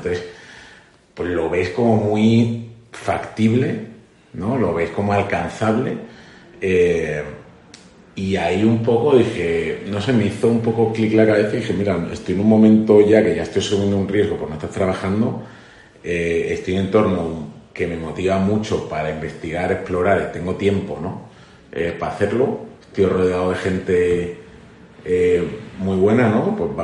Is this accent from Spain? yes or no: yes; Málaga, Andalusia, Spain; also born or lived in Motril; now in Madrid, Spain; Bueno, pues andaluz, nací en Motril, me he criado en Málaga pues toda mi vida hasta que ya vine a hacer la universidad aquí a Madrid.